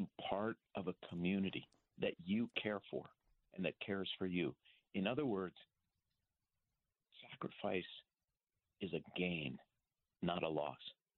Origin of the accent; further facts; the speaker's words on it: Minneapolis, Minnesota, United States; born there; the fact that I was born in 1960 in Minneapolis doesn't tell you anything about me.